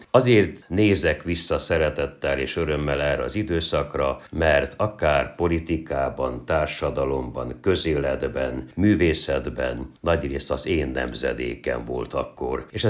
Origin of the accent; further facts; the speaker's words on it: Transylvania, Romania; Én egy egyszerű, vagy úgymond tiszta, földműves falusi családban születtem és nőttem fel. Kevés könyvünk volt, visszaemlékszem, hogy biztos volt 3 könyvünk, volt a Biblia, amit egy mezőségszéli magyar református családban olvastak is.